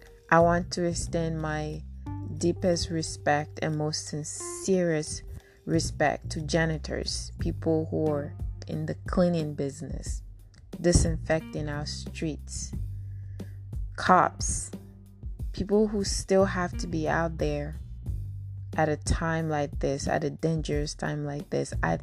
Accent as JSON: {"language": "English", "town": "Lomé", "region": "Maritime", "country": "Togo", "tie": "born or raised there", "said": "If you don't know, I am from West Africa. I was born and raised in a tiny little country called Togo, West Africa. And right now, the inhabitants of my of my city, Lomé, Togo"}